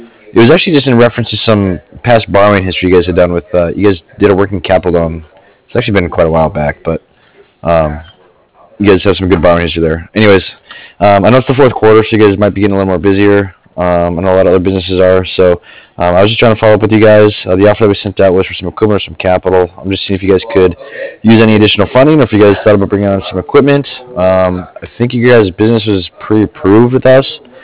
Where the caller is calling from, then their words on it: Cardiff, Wales, United Kingdom; I'm calling from Cardiff.